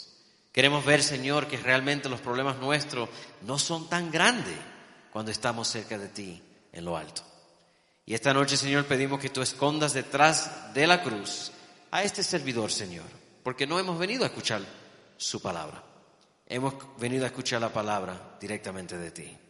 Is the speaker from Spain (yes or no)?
no; Miami, Florida, United States; born there; aunque nací en Miami, yo me bauticé en la iglesia adventista en el estado de Alaska.